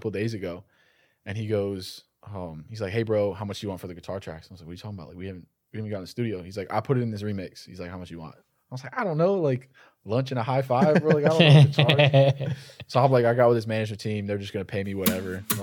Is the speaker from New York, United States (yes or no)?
yes; New York, United States; Here's the thing, bro. I grew up in New York.